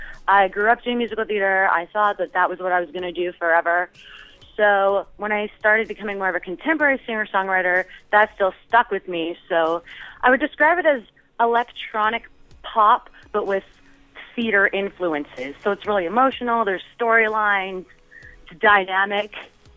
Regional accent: St. Albert, Alberta, Canada; moved away as an adult; now in Los Angeles, United States; I grew up in Alberta, in a small old town called St. Albert. And I moved to Los Angeles about 5 years ago

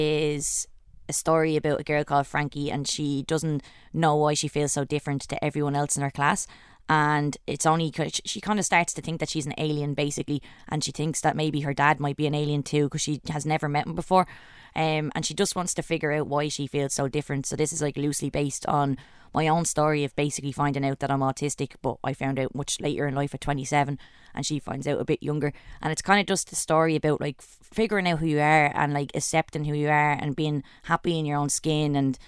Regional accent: Dublin, Leinster, Ireland; I'm an author and illustrator and I'm from Coolock, Dublin

